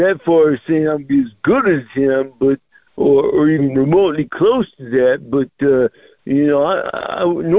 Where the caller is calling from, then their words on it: San Francisco, California, United States; Hey, Kevin, it's your correspondent over here from San Francisco, man.